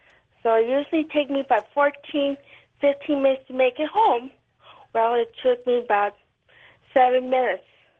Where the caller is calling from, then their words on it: Colville, Washington, United States; Okay, I'm calling from Colville, Washington. KVCL country.